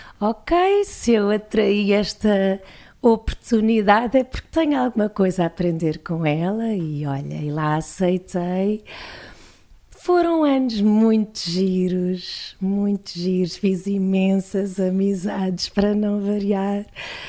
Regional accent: Portugal; não é à toa que eu sou portuguesa

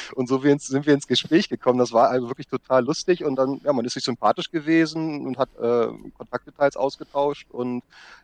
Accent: Celle, Lower Saxony, Germany; bin erster Vorsitzender von einer Charity-Organisation von Let's Play for Charity und komme aus Niedersachsen, aus Celle, wem was sagt, liegt in der Nähe von Hannover.

